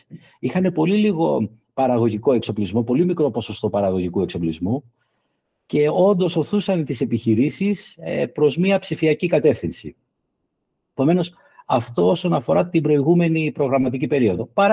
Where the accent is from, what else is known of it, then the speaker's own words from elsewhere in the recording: Greece; νομίζω σαν Έλληνες το κάνουμε καλά και φιλόξενοι είμαστε